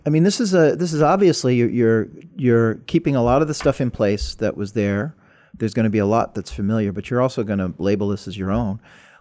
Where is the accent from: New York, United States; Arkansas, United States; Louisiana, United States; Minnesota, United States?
New York, United States; New York City; It is interesting because I'm from New York, and New York's more of a money town, obviously.